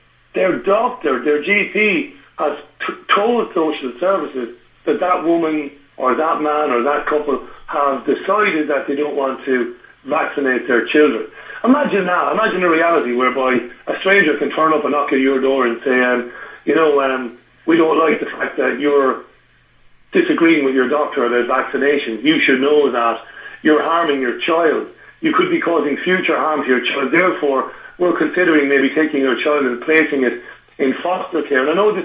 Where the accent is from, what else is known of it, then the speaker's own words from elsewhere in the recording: Waterford, Munster, Ireland; I grew up in Waterford City, but I was on the outskirts. We were just outside the city limits. There was just vast countryside, rural areas.